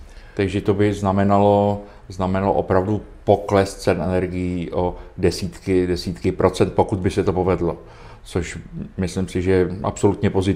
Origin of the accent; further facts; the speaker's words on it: Dobříš, Central Bohemian Region, Czechia; also born or lived in Příbram; now in Prague, Czechia; No, od Dobříše, ale narodil jsem se na Příbrami, ale jo, z Dobříška.